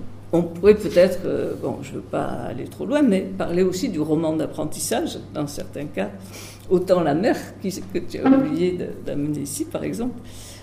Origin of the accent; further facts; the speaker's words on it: Bordeaux, Nouvelle-Aquitaine, France; J'ai oublié de vous dire, je suis bordelaise.